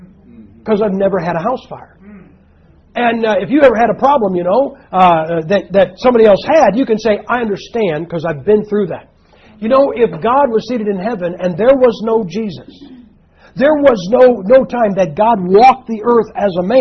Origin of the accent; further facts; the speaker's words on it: United States; Now, let me explain something, guys. I'm an American.